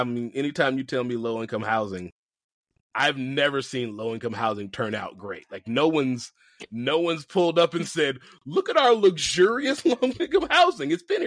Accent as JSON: {"language": "English", "town": "Atlanta", "region": "Georgia", "country": "United States", "said": "Like, I mean, I'm from Atlanta."}